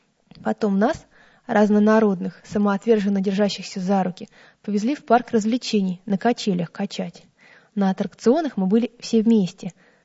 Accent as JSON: {"language": "Russian", "country": "Ukraine", "said": "Он обрадовался, что я с Украины, он там воевал."}